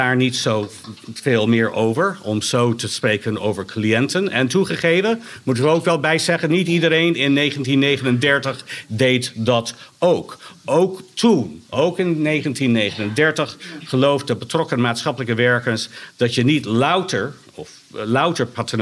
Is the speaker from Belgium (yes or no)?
no; United States; Dutch is a second language; now in Netherlands; Ten tweede zeg ik als Amerikaan, heel veel van de ideeën vanuit mijn thuisland zijn dan hier ook overgewaaid.